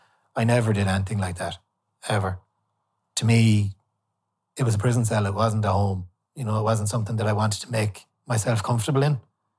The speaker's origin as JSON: {"language": "English", "town": "Limerick", "region": "Munster", "country": "Ireland", "said": "because like I'm from Moira, so I would have grown up around a lot of people that have been through the courts and the prison system"}